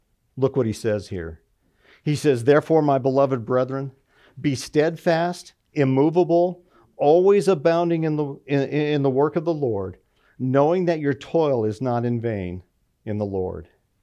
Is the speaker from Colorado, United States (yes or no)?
yes; Colorado, United States; I remember when I was young, I grew up in Colorado